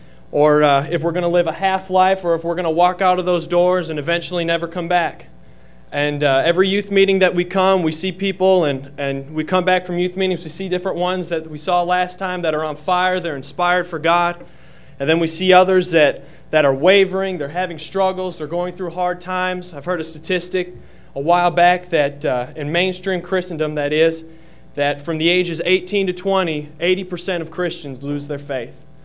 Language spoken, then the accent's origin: English; Russellville, Kentucky, United States; I'm from Russellville, Kentucky.